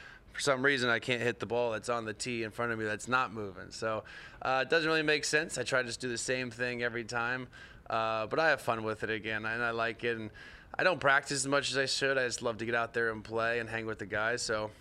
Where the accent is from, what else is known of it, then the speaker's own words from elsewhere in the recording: Orlando, Florida, United States; which growing up in Orlando, I probably should have started earlier.